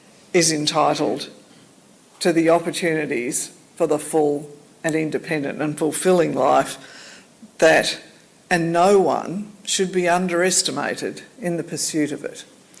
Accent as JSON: {"language": "English", "country": "Australia", "said": "I think I can say that as an Australian, all Australians benefit greatly from what you"}